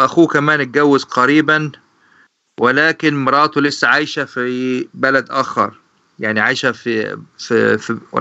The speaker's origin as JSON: {"language": "English", "region": "London", "country": "United Kingdom", "said": "I am a brother from London living with my parents my brother and my niece"}